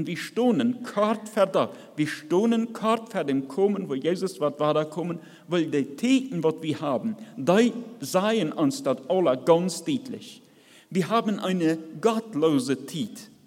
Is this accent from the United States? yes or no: no; Russia; wir sind in Russland groß geworden.